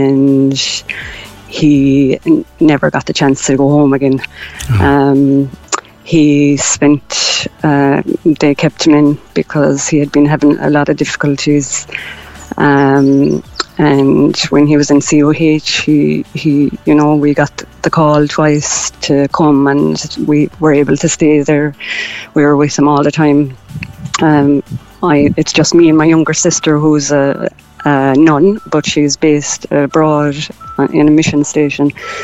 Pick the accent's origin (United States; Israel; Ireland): Ireland; Munster; now in Cork, Ireland; I'm originally from Kerry, but I live in Cork